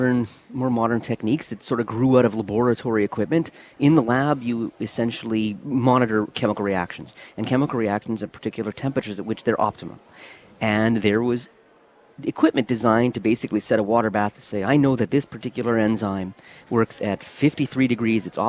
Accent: the Prairies, Canada; I grew up in Canada. I grew up on the prairies of Canada.

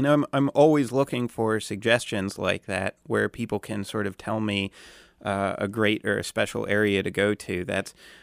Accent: Hershey, Pennsylvania, United States; to relate that to my own experience growing up in Hershey and seeing the factory

